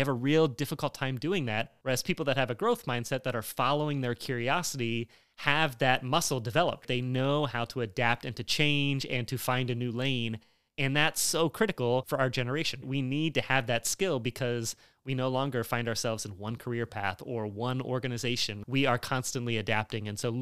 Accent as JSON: {"language": "English", "town": "State College", "region": "Pennsylvania", "country": "United States", "tie": "born or raised there", "said": "And we're leaving from State College, right? That was my hometown."}